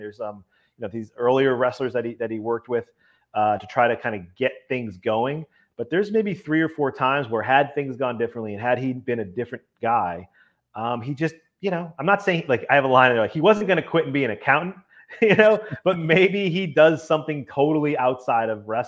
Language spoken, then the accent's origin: English; Boston, Massachusetts, United States; because I grew up in Boston. I'm a big Celtics fan.